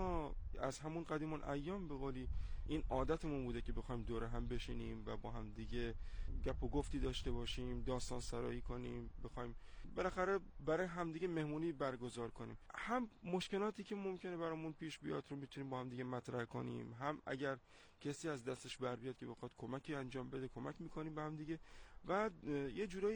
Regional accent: Bandar Abbas, Hormozgan, Iran; بندری هستم، بندر عباس.

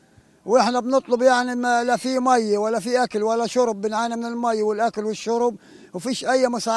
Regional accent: Beit Lahia, Gaza Strip, Palestine; احنا نزحنا من الشمال من بيت لاهي الى معسكر جباليا، من معسكر جباليا على اليرموك، من اليرموك خطرونا وهددونا عصب نرحل من قطاع غزه للجنوب

